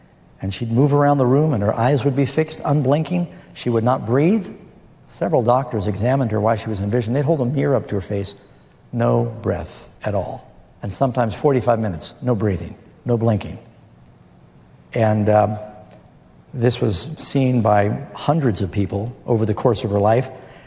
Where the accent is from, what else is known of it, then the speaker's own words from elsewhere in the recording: New York City, New York, United States; I'm very suspicious growing up in New York City, so I want evidence.